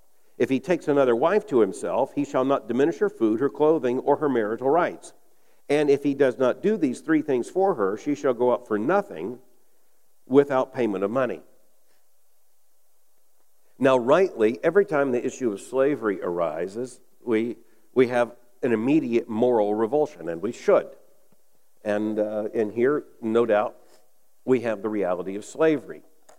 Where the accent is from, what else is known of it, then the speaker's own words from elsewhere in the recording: the South, United States; As I heard growing up in the South, naked.